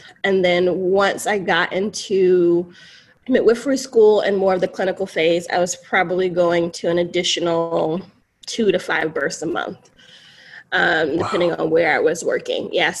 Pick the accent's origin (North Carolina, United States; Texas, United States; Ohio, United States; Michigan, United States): North Carolina, United States; now in Los Angeles, United States; because I was from North Carolina and we have urban areas, but not really. Like our cities are not cities.